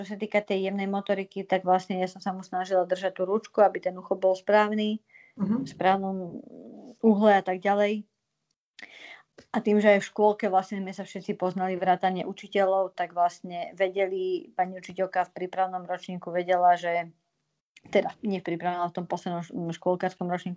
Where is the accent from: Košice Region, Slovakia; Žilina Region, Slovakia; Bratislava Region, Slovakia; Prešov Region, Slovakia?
Bratislava Region, Slovakia; Bratislava; Ja poznám teda Bratislavu veľmi dobre, veď žijem tu teda od narodenia.